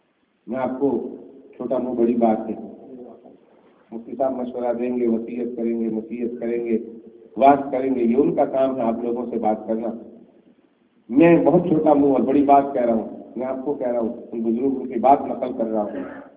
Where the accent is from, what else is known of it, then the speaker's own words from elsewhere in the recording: India; اچھا میں بھی تو انڈین ہی ہوں